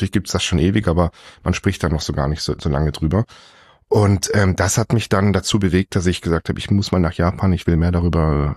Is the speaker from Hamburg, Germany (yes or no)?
no; Singen, Baden-Württemberg, Germany; ich bin in Singen zur Schule gegangen, Singen im Hundwil.